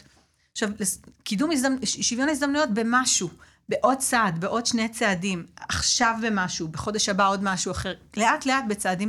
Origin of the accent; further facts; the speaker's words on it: Beersheba, Southern District, Israel; נולדתי וגדלתי בבאר שבע. למשפחת פועלים, בסך הכל מעמד פועלים.